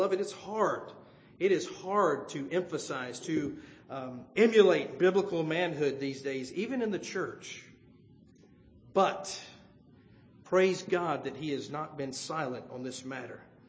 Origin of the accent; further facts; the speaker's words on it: the South, United States; accent: Southern; I grew up in the South, as most of you know, if you can't pick up my accent. And I grew up hearing this phrase. It was part of my culture.